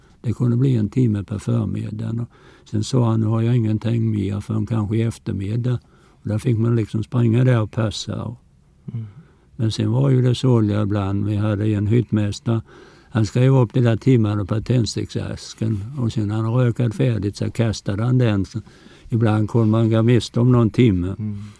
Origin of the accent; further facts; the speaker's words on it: Kosta, Kronoberg County, Sweden; Nej, jag är från Kosta. Hem från Kosta, som de alltid säger, de som är ute i förskängaren. Jag föddes där 16